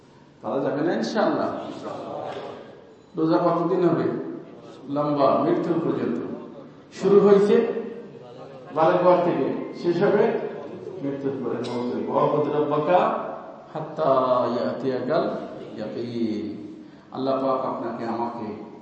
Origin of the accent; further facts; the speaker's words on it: Faridpur, Dhaka Division, Bangladesh; ওই আমাদের গ্রাম বসায় আমাদের ফরিদপুর বাড়ি বুঝছেন